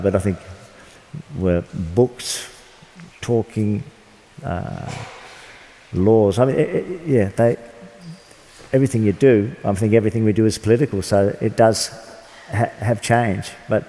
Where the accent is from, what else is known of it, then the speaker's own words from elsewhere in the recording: Melbourne, Victoria, Australia; my hometown in Melbourne